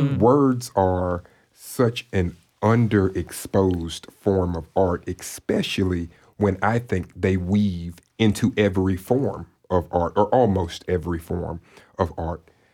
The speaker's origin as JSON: {"language": "English", "town": "Tallahassee", "region": "Florida", "country": "United States", "said": "So I'm from Tallahassee, seven generations. So most of the things that I've done in my life have been done right here on this ground."}